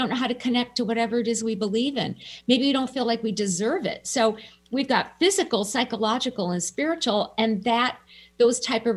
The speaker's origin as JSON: {"language": "English", "region": "Minnesota", "country": "United States", "said": "And I'm a Minnesotan. I can sit there and go, I weathered negative 40 3 days in a row"}